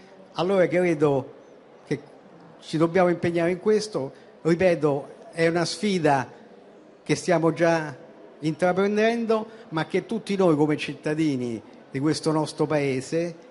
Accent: Rome, Lazio, Italy; essendo romani, la città di Roma

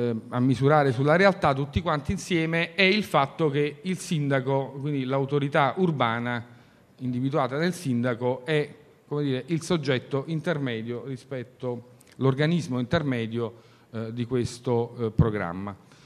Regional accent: Naples, Campania, Italy; sono napoletano, quindi sono orgoglioso di appartenere alla mia città, di lavorare per la mia città.

